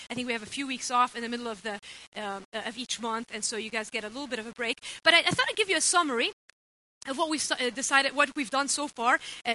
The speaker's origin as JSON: {"language": "English", "town": "Beirut", "region": "Beirut Governorate", "country": "Lebanon", "tie": "born or raised there", "said": "Many of you know I grew up in Beirut. I've told you before, in Lebanon, in West Beirut to be specific."}